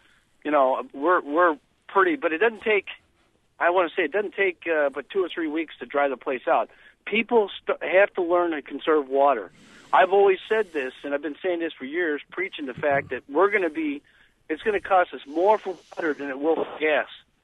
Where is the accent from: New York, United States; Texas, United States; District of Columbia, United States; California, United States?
California, United States; now in Morris, United States; I grew up in the Southwest out in the deserts of California, and they've always had a water problem